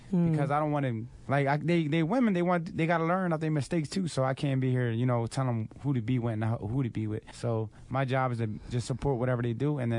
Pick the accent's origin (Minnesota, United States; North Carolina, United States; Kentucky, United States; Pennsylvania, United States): Pennsylvania, United States; Philadelphia; born there; I was born in North Philly. I was born from the hood, but my daughter was born in the palace.